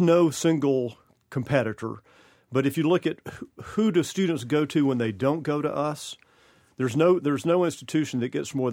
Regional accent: Georgia, United States; I think growing up in Georgia in the middle of the Civil Rights Movement, and you think back, my schools were segregated until the 7th grade.

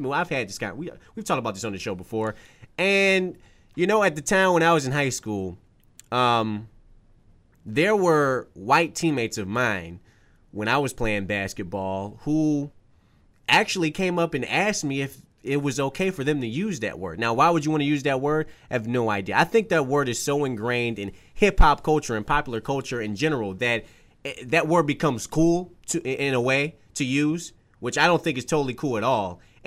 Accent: Detroit, Michigan, United States; I grew up in Detroit, west side of Detroit, rough area

